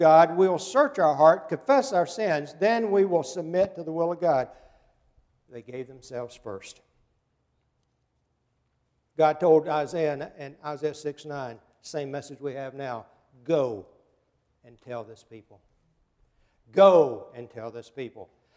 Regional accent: Siler City, North Carolina, United States; I grew up over in Siler City in Liberty, North Carolina area. We had chair factories and hosiery mills.

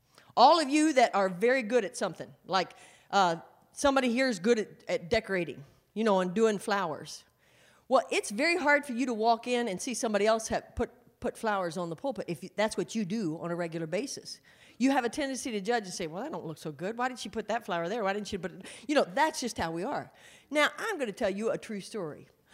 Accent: Indiana, United States; I was driving through this in Indiana, my home state, my home area.

